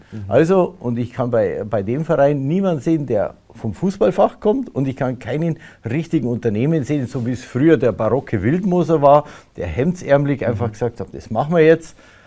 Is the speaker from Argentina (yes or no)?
no; Swabia, Germany; moved away; wir sind aus dem Schwäbischen ausgesiedelt, haben einen riesen Einödhaufen gekauft